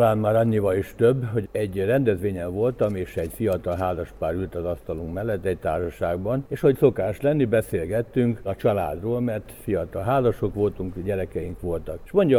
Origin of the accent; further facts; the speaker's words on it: Debrecen, Hajdú-Bihar, Hungary; also born or lived in Gáborján; Debreceni lévén itt éltem le az életemet, bár nem Debrecenben születtem, közel Debrecenhez egy kis faluban, Gáborjánban, de diák éveimet, bár itt töltöttem, és azóta itt élek Debrecenben